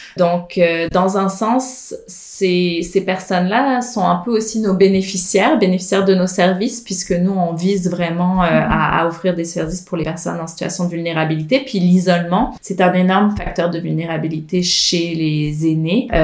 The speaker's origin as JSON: {"language": "French", "country": "France", "said": "En fait, moi, je suis française à l'origine. Je pense que ça s'entend probablement."}